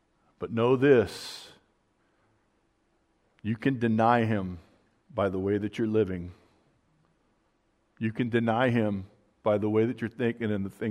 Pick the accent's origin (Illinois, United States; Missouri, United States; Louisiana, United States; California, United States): California, United States; Listen, the Americans, the American English, we've ruined every language there is. I'm from California.